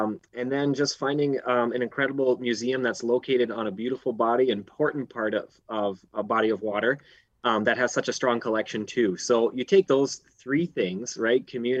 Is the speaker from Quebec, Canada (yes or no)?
no; Sault Ste. Marie, Ontario, Canada; place myself growing up in Northern Ontario on the eastern side of Lake Superior in a small steel town called Sault Ste. Marie, Ontario, is where I grew up.